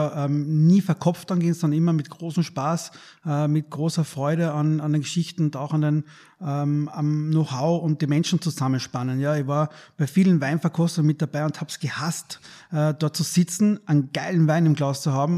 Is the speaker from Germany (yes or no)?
no; Carinthia, Austria; Also ursprünglich komme ich aus dem Journalismus, bin in Kärnten aufgewachsen